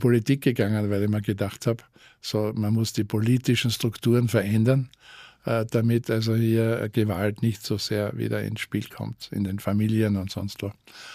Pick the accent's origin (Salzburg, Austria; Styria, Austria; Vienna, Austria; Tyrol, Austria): Styria, Austria; für mich als Steirer Bur aus der Provinz eine neue Welt